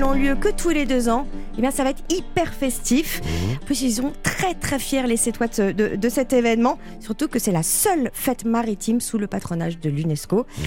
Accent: Brittany, France; moi, je suis fraise de Plougastel, près de chez moi.

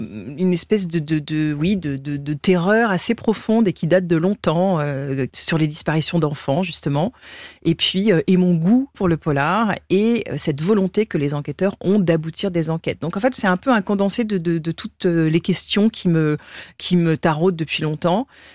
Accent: Île-de-France, France; puisque moi, j'ai grandi dans l'Essonne.

